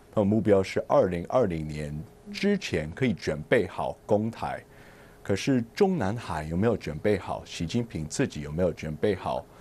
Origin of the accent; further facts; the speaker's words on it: United States; 所以我觉得对我们美国人来讲，这是一个很重要的题目